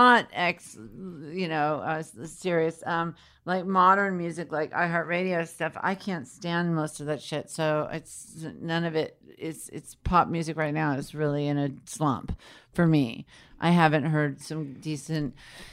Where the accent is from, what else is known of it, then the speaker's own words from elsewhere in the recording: Portland, Oregon, United States; also born or lived in Seattle, United States; I grew up in Portland more than Seattle.